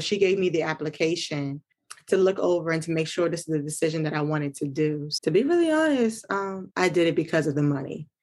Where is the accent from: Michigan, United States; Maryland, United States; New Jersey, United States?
Maryland, United States; I am 31 years young. I am from Maryland, and I'm a new mom